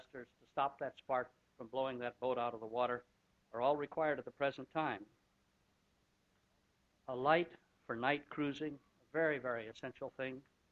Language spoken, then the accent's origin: English; United States; I come from the Bitterroot Mountains, where I think the most prominent piece of water we had up there was a creek.